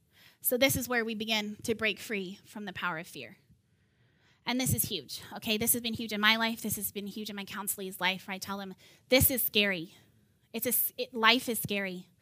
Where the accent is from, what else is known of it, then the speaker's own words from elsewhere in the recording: California, United States; So I'm from California, and right now I live about 10 minutes from the beach. I live in Torrance, and it's the best.